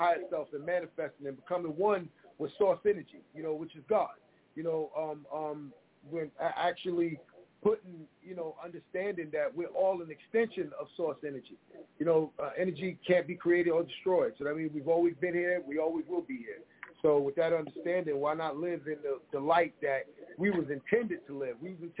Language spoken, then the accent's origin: English; Bronx, New York, United States; If you articulate and growing up in the Bronx, oh, you talking like a white person.